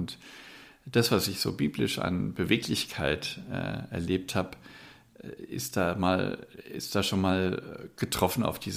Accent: Hammelburg, Bavaria, Germany; ich komme aus einer Kleinstadt, aus Hammelburg

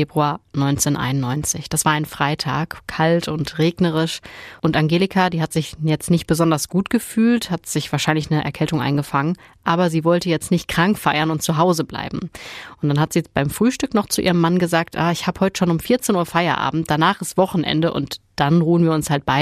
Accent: Dortmund, North Rhine-Westphalia, Germany; ein paar Kilometer nur entfernt ist von da, wo ich aufgewachsen bin in Dortmund

